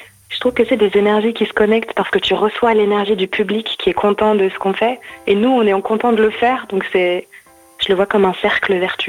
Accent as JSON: {"language": "French", "town": "Reims", "region": "Grand Est", "country": "France", "tie": "born there", "said": "Mais en fait, je suis née à Reims."}